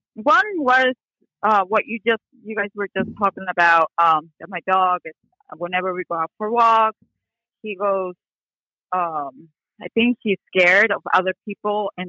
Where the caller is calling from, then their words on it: Maryland, United States; I'm calling from Maryland.